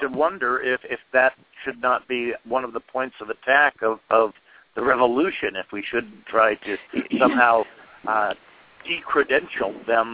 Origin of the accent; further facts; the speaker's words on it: Midwest, United States; I was raised in the Midwest part of the country, you know, the old, you know, middle-class, hardworking people.